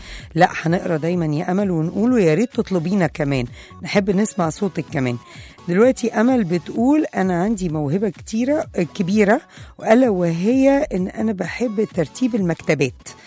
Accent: Egypt; فهتلاقيني أنا مصرية حتى النخاع زي ما بيقولوا.

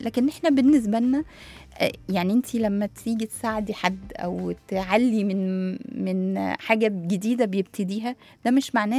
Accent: Egypt; ودي حاجه عشان نراجع نفسنا احنا بقى كمصر، كمصريين

